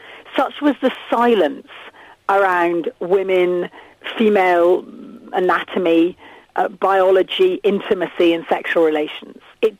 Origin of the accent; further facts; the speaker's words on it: United Kingdom; But we're, no sex, please, we're British. We're famous, aren't we, for the sort of Victorian, Edwardian, not letting it, you know, not speaking about it.